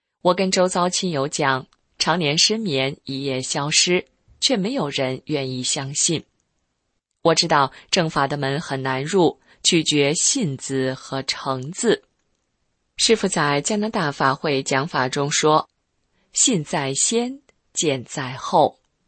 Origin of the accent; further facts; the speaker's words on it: Taiwan; born there; 身为中国人，在自由的台湾出生